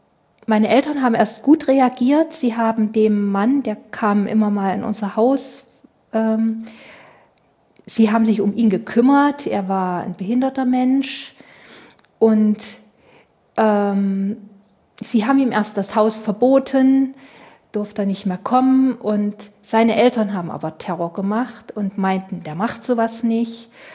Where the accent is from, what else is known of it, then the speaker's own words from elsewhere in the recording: Germany; ich bin in der DDR aufgewachsen, habe da bis 30 etwa gelebt.